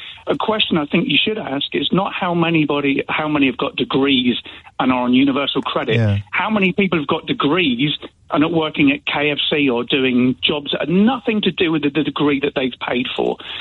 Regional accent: South West England, United Kingdom; I'm from Cornwall.

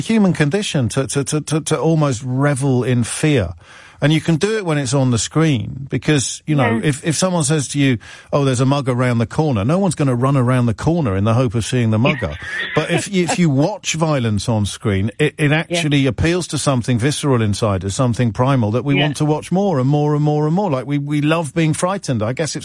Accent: Kidderminster, West Midlands, United Kingdom; now in London, United Kingdom; Remember, I grew up in Kidderminster. which is very parochial, very provincial town. I love it. I live in London.

